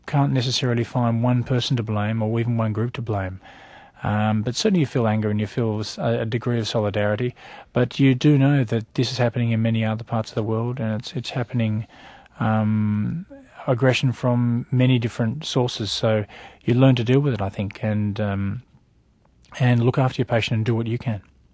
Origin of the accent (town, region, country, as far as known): Australia